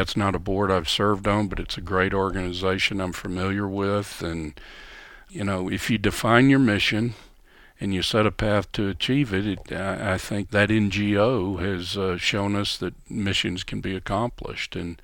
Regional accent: Texas, United States; Well, and as a Texan, there's very little federal land in Texas.

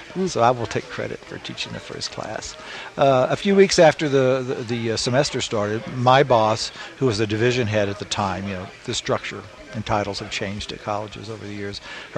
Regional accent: Corpus Christi, Texas, United States; Well, I grew up in South Texas. So I grew up in Corpus Christi, Texas.

